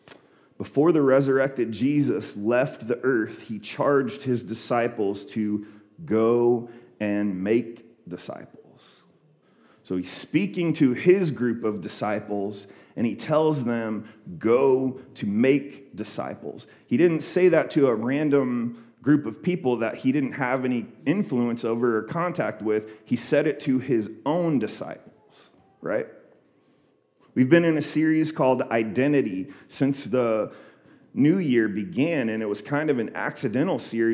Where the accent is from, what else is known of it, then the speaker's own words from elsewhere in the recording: Ohio, United States; yeah, we're from Ohio, so it wasn't the South.